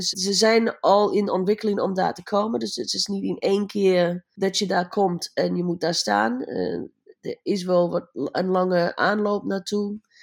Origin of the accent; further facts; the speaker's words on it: Sydney, New South Wales, Australia; ik ben geboren in Sydney en daar opgegroeid.